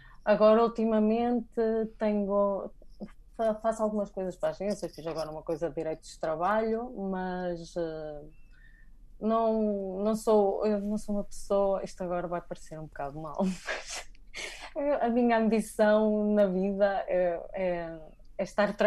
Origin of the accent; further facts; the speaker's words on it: Portugal; moved away as an adult; eu saí de Portugal porque não queria ser Recibo Verde e aqui agora sou freelancer.